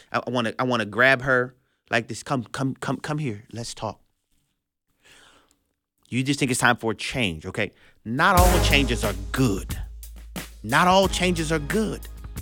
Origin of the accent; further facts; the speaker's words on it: New Orleans, Louisiana, United States; You know, most people know I'm originally from New Orleans.